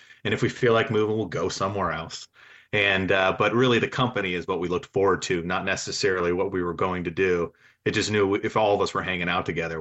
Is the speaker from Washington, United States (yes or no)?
no; Wilmington, North Carolina, United States; I grew up mostly in Wilmington, North Carolina from 11 to 17.